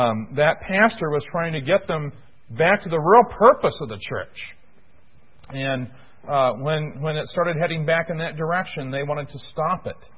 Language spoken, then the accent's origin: English; Illinois, United States; Now, that was one problem I saw in a church in my hometown in Illinois.